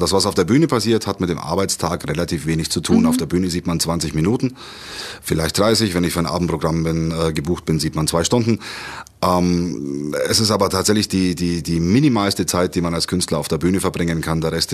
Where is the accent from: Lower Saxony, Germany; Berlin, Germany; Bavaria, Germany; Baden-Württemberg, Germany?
Bavaria, Germany; Dillingen an der Donau; Ich komme aus Dillingen an der Donau und dort gibt es in der Nähe, in Höchstädt, in Fristingen und so weiter, haben jede Menge Schausteller ihr Winterquartier und auch ein Zirkus hat dort oder hatte damals dort zumindest ein Winterquartier